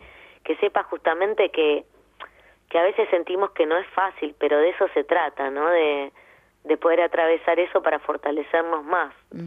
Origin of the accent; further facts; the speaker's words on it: Argentina; also born or lived in Germany; es como que soy muy, muy de Argentina, es mi lugar en el mundo